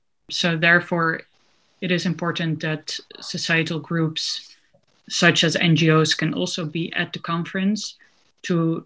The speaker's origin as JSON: {"language": "English", "town": "Amsterdam", "region": "North Holland", "country": "Netherlands", "said": "from the Netherlands, from Amsterdam."}